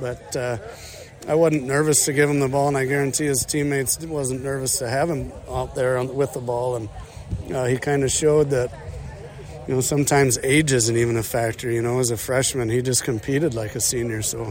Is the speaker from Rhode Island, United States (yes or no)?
no; Iowa, United States; where I grew up in Northern Iowa